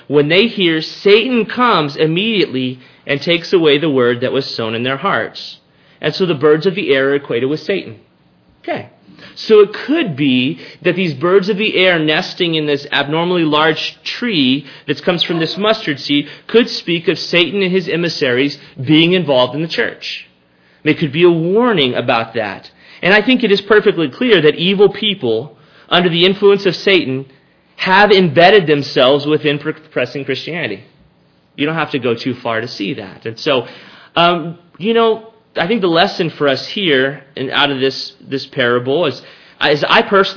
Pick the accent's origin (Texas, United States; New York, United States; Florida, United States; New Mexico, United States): Texas, United States; I grew up in South Texas, and we had mesquite trees.